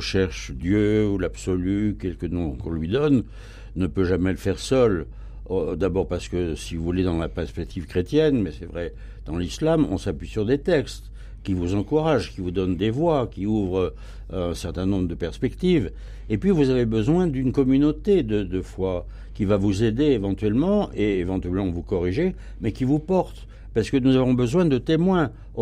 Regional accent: France; Parce que nous sommes français

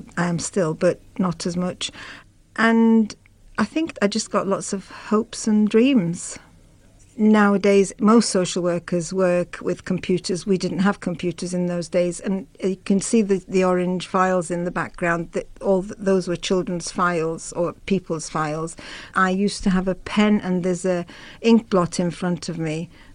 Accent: Turkey; moved away as an adult; also born or lived in Sunderland; now in England; I came to England in 1980. I was born in Sunderland but brought up in Turkey because my dad's Turkish and my mum's English.

